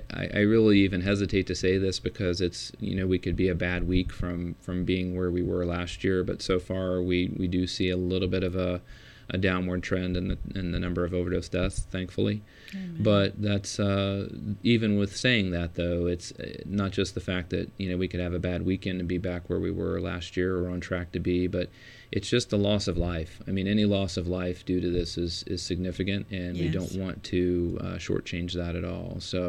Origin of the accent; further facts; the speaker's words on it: Portsmouth, Ohio, United States; also born or lived in Chillicothe; I grew up in the Portsmouth area down on the Ohio River and spent a lot of time in Chillicothe as an adult and early part of my career.